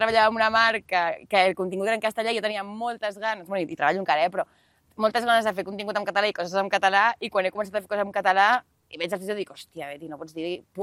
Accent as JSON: {"language": "Catalan", "town": "Barcelona", "region": "Catalonia", "country": "Spain", "accent": "Barcelona Catalan", "first_language": "Catalan", "said": "és la meva llengua de sempre, a casa meva sempre s'ha parlat català. Últimament tinc una relació una mica complicada, perquè també me n'adono que tinc un català molt barceloní i bastant cutre, i faig molts castellanismes"}